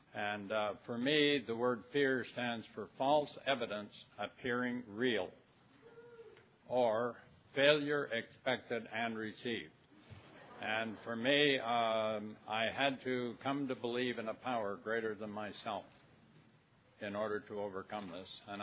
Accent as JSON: {"language": "English", "region": "British Columbia", "country": "Canada", "said": "I'm an alcoholic from British Columbia."}